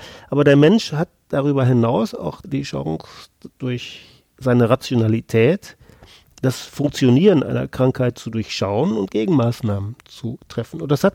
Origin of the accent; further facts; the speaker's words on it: Münster, North Rhine-Westphalia, Germany; ich bin schon als 7-Jähriger nach Münster gekommen. Ich bin hier zur Schule gegangen, zur Universität